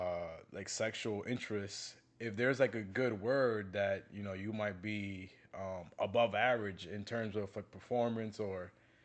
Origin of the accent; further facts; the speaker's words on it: Newark, New Jersey, United States; So I'm originally from New Jersey.